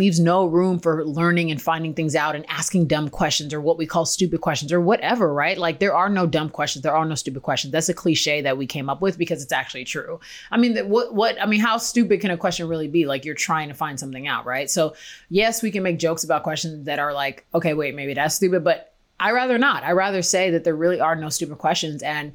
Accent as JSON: {"language": "English", "country": "United States", "said": "so from being a Nigerian American"}